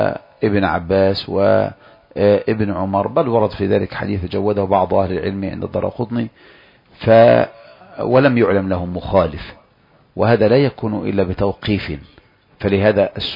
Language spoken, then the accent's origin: Arabic; Egypt; لكن لو أن الإنسان خشي فتنة لمعهود الناس كما عندنا في مصر